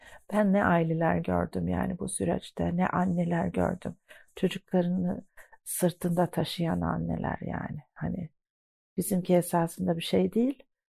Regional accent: Sweden; ben İsveç'te doğdum, büyüdüm.

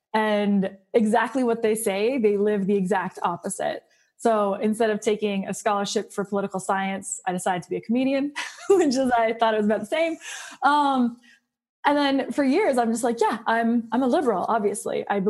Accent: Canada; So I'm from Canada and I've always been a liberal in Canada.

